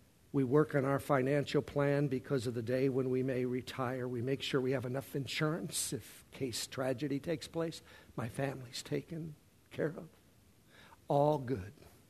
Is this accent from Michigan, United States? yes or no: yes; Detroit, Michigan, United States; I grew up in Detroit, but my family's from Tennessee, and all of my family on my father's side were farmers.